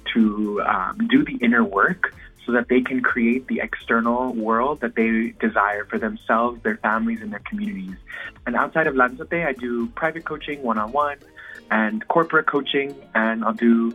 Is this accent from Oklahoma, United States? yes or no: no; Miami, Florida, United States; I was born and raised in Miami, Florida. Soy hijo de migrantes de Managua, Nicaragua. I'm a first generation American here in the U.S.